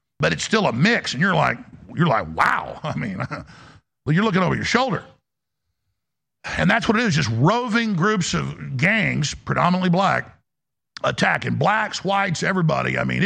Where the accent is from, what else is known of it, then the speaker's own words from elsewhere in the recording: Dallas, Texas, United States; I mean, I grew up in Dallas where a lot of black folks were great